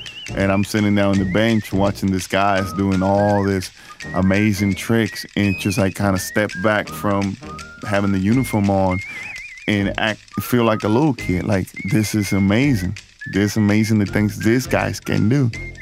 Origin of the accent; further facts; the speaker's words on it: Puerto Rico; a professional coach that I knew growing up in Puerto Rico